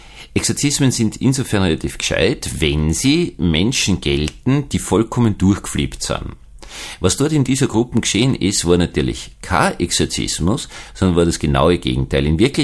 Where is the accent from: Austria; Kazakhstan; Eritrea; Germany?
Austria; das darf ich jetzt als Österreicher einmal sagen